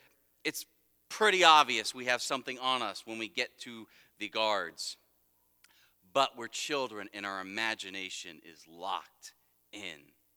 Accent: Cincinnati, Ohio, United States; attended a week-long summer day camp at, as it was called, at College Hill Presbyterian Church in my hometown of Cincinnati, Ohio.

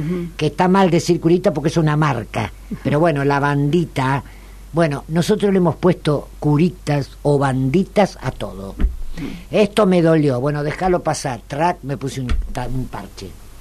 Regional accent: Argentina; No soy italiana, yo soy argentina, pero hija de, criada por

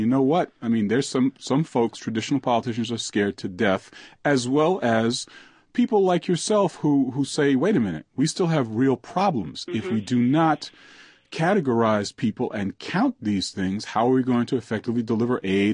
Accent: Brooklyn, New York, United States; how many black and Hispanic folks are in Harlem or in Bed-Stuy, to talk about my hometown

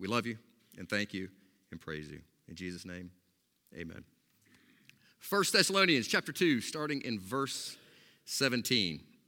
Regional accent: Florida, United States; I grew up in Florida.

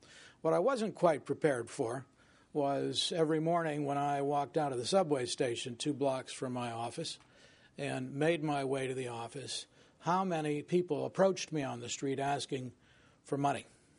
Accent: Oklahoma City, Oklahoma, United States; now in New York City, United States; When I moved there from Oklahoma City. Now, a cultural difference, you can imagine, between the two is enormous.

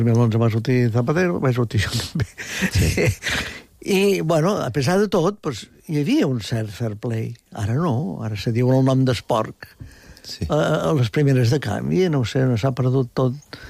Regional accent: Olot, Catalonia, Spain; born there; moved away as an adult; now in Mallorca, Spain; jo vaig néixer a Olot

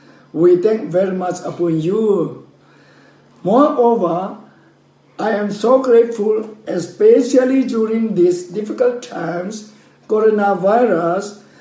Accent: Myanmar; English is a second language; from Myanmar.

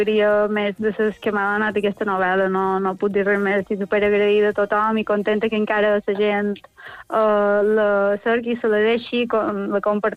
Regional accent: Manacor, Balearic Islands, Spain; now in Palma, Spain; Clar, jo som de Manacor, però visc a Palma des de fa molt de temps

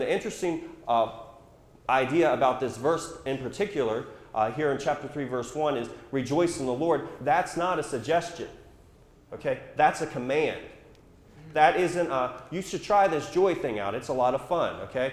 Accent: Arlington, United States; born there; Not really, I was born in Arlington, but you get the point.

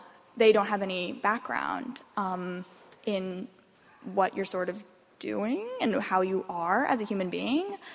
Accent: Ohio, United States; now in Boston, United States; I am from Southern Ohio. I'm also gay and Jewish in an area where it's very unsafe to be so.

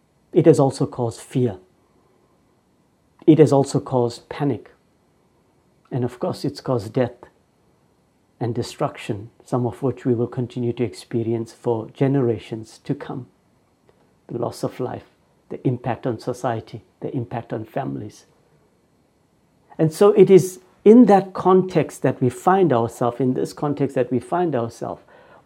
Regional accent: South Africa; now in Germany; I come from South Africa. I currently live in Germany

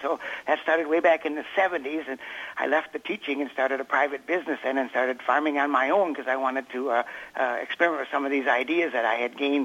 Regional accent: Wisconsin, United States; These chemicals and things first came along because I was raised on Wisconsin dairy farm.

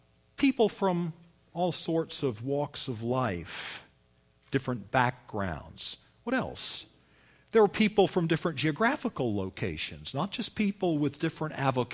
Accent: the South, United States; I always enjoy being in the North, if for no other reason than I'm from the South.

